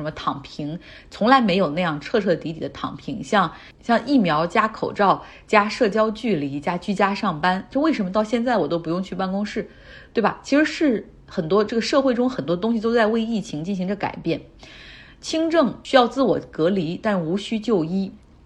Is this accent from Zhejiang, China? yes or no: no; Harbin, Heilongjiang, China; 像我老家哈尔滨